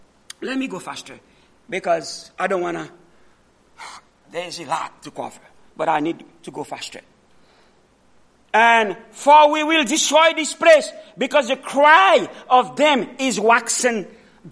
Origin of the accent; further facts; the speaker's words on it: Atlanta, Georgia, United States; now in Elmira, United States; I said, I came from Atlanta, one of the largest cities in America, in the world. Beautiful city.